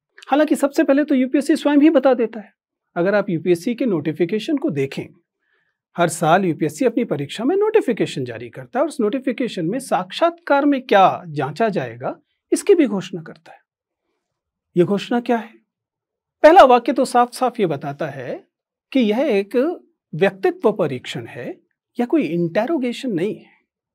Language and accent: Hindi; Delhi, India; born there; मेरा जन्म दिल्ली की एक अनधिकृत बस्ती में हुआ।